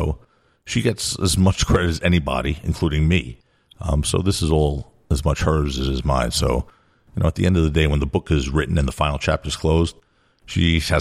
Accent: Brooklyn, New York, United States; But on the other hand, I grew up in Brooklyn.

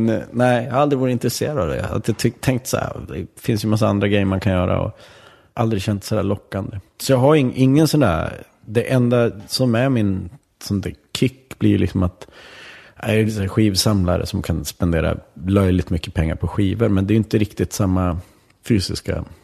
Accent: Vännäs, Västerbotten County, Sweden; jag är uppvuxen i Vännäs, det är liksom så här kutym att dricka då du är 14, 15, 16

